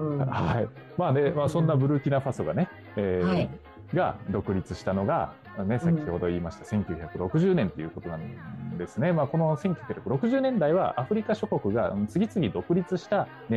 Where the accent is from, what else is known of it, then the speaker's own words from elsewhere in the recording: Nagasaki, Japan; 地元長崎県のね、